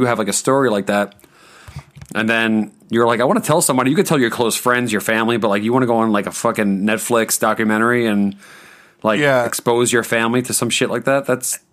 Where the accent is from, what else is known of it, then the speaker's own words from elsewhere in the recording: New York City, New York, United States; I wear my heart on my sleeve. I'm from Queens.